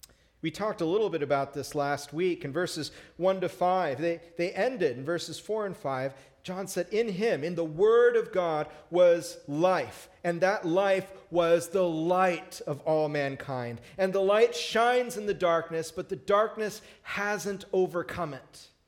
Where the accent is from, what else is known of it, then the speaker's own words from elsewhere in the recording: Seattle, Washington, United States; I grew up in the Seattle area, and if you think there's a big difference seasonally in light and dark around here, it's even more so, 1,000 miles to the north.